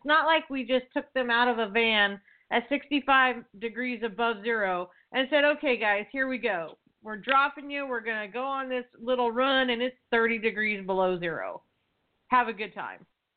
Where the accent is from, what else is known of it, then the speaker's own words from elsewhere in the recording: California, United States; So I hate it myself, but you know I'm from California, so.